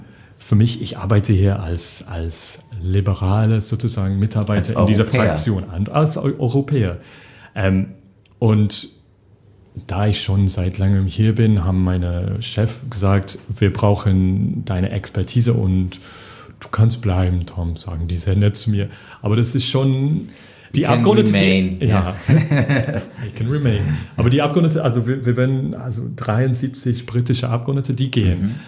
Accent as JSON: {"language": "German", "region": "England", "country": "United Kingdom", "second_language": "German", "lives_now": "Germany", "said": "Ja, ich bin Engländer, aber ich denke nie dran"}